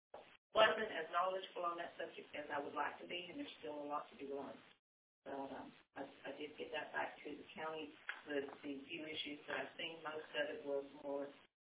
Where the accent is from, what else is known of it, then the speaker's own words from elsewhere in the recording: Florida, United States; I'm a lifelong resident in Dixie. We're all from Dixie, have been many generations. My heart's always been here. Went to school here.